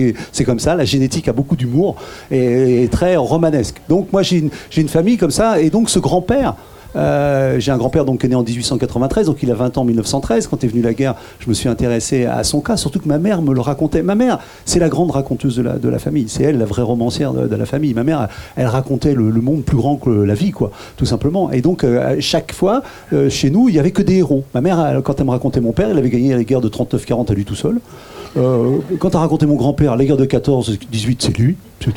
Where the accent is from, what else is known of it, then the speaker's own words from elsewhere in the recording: Île-de-France, France; born there; moi, je suis né dans la Seine-Saint-Denis, donc je parle pas le créole